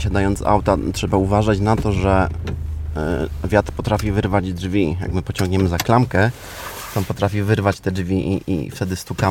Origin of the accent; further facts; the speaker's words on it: Athens, Attica, Greece; also born or lived in Poland; Ja byłem wychowany w Atenach, gdzie był potężny hałas, potężny ruch. Byłem z tym oswojony. Z Polski pochodzę, z dość małego miasta.